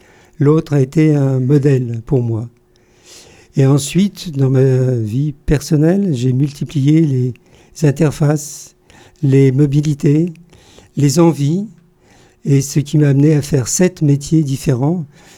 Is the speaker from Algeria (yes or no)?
no; Paris, Île-de-France, France; Je suis a priori breton, mais je suis né à Paris. Je suis né à Paris, hier Montparnasse, qui a été vraiment mon centre d'intérêt, puisque j'y suis baptisé, puis j'y ferai mes études secondaires